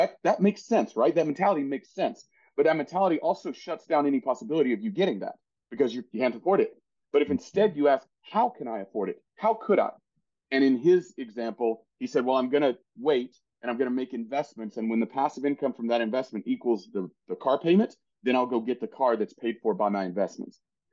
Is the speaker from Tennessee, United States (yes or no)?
yes; Tennessee, United States; I grew up very poor in East Tennessee as the youngest of five children.